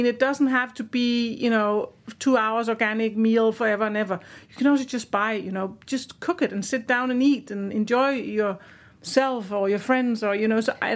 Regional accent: Denmark; English is a second language; even though I'm not British, I'm Danish.

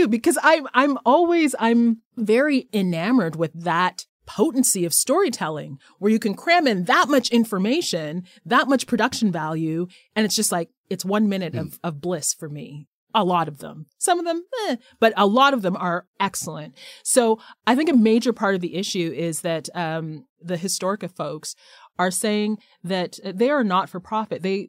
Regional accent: Canada; Well, I guess I am Canadian because I am outraged.

